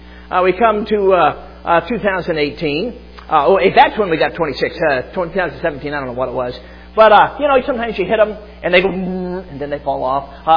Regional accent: Chicago, Illinois, United States; Now, I'm a city boy. I grew up in Chicago, and you know, I don't know anything about this stuff.

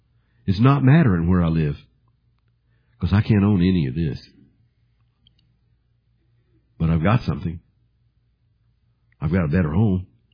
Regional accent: Arkansas, United States; also born or lived in Missouri; I was born in Arkansas. And I was raised part-time in Arkansas. But my family moved from that place in Arkansas to Independence, Missouri. And from Independence, Missouri, we moved back to Arkansas.

